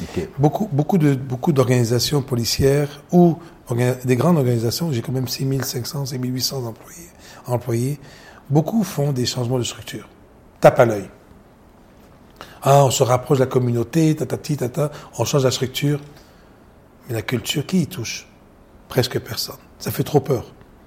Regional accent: Abidjan, Côte d’Ivoire; je suis né à Abidjan, en Côte d'Ivoire, puis j'ai grandi et je suis d'origine libanaise.

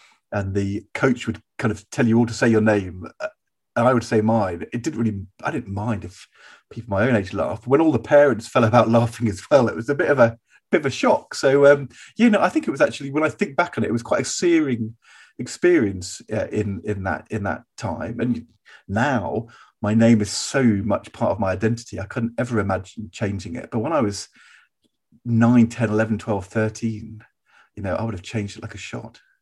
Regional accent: East of England, United Kingdom; we came from Norfolk, where we were in a very small village school, and where there were three full pages of the phone book in Norwich with our surname

